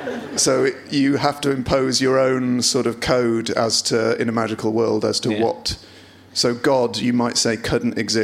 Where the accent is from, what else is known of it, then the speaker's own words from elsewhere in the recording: Bristol, South West England, United Kingdom; born there; I was born in Southmead Hospital.